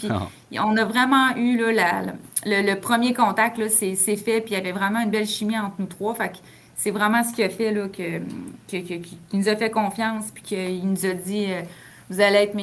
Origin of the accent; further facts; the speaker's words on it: Saint-Raymond, Quebec, Canada; puis les deux, on vient de Saint-Raymond de Portneuf.